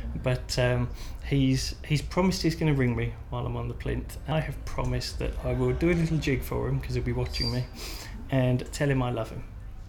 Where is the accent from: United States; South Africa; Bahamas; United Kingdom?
United Kingdom; Watford, East of England; also born or lived in Harrow; I'm 42, and I'm from Watford in Hertfordshire, but born in Harrow, so haven't travelled far.